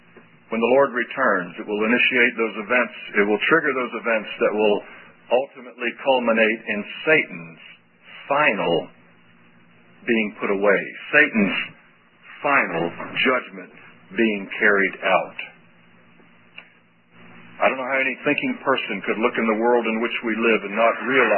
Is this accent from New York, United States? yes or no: no; Jacksonville, Florida, United States; You know, when I grew up in Jacksonville, Florida as a little boy, I remember that, my parents, as I've said, they weren't Christians.